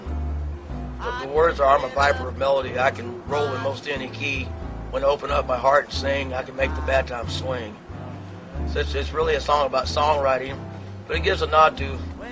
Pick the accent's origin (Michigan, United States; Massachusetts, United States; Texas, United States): Texas, United States; Dallas; born there; I was born in Dallas, 1965. Moved around the country quite a few times, settled in northeast Texas